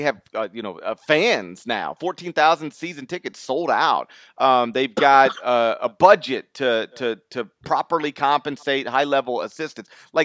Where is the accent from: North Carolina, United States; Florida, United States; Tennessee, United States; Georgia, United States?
Tennessee, United States; Memphis; I can remember because you know, I grew up in Memphis, and Memphis played Houston in the NCAA tournament one year.